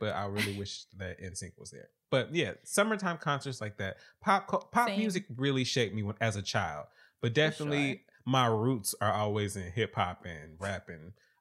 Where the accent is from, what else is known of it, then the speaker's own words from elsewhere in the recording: the South, United States; you know I'm from the South